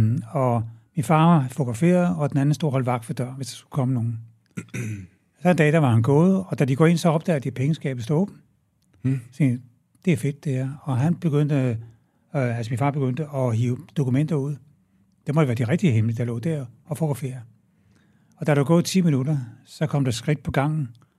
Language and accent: Danish; Amager, Capital Region of Denmark, Denmark; born there; Jamen, jeg er født på Amager.